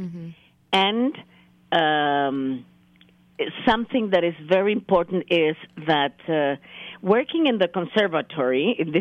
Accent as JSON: {"language": "English", "region": "Chihuahua", "country": "Mexico", "second_language": "English", "lives_now": "Mexico City, Mexico", "said": "I could say I'm from Mexico City, yeah. But my heart belongs to Chihuahua."}